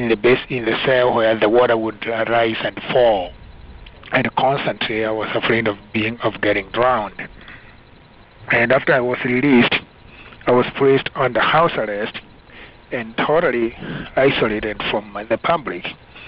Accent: Kenya; Well, I grew up in Kenya in a very small farming village, tea farming village

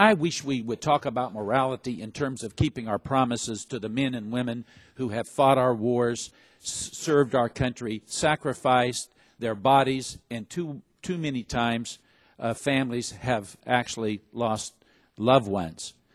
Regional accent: Ohio, United States; Mr. Secretary, I come from Southern Ohio, and down there we have a saying about the chickens finally coming home to roost

